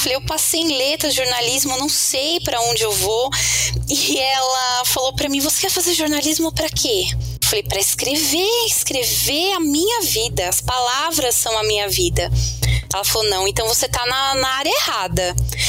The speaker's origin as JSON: {"language": "Portuguese", "country": "Brazil", "said": "Então não tenho descendentes, eu sou brasileira típica, misturada de todos os povos do mundo, né?"}